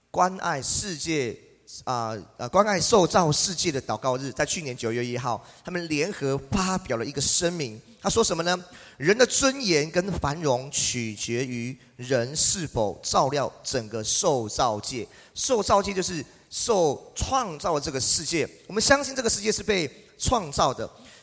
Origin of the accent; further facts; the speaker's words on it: Tainan, Taiwan; now in Pingtung, Taiwan; 台南是我的家乡，屏东是我现在所居住的地方，